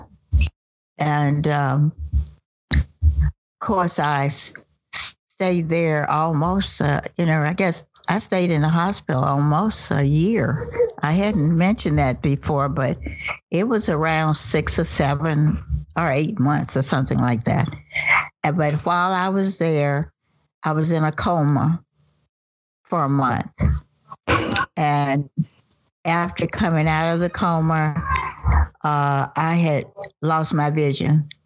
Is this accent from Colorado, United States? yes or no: no; Columbus, Ohio, United States; And I'm here from Columbus, Ohio.